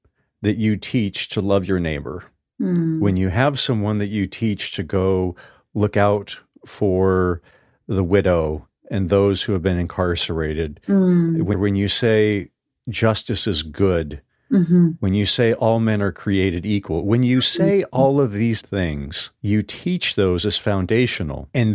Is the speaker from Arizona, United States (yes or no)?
yes; Arizona, United States; growing up in Northern Arizona, very conservative.